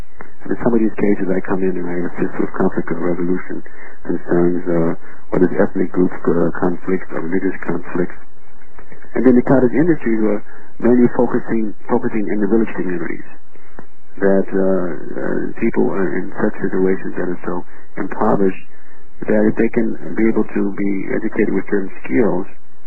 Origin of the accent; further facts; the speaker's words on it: Cleveland, Ohio, United States; born there; I was born in Cleveland, Ohio, in the ghettos. I mean, four sisters and one brother, and a mother who, you know, took care of the family. A father who was never around.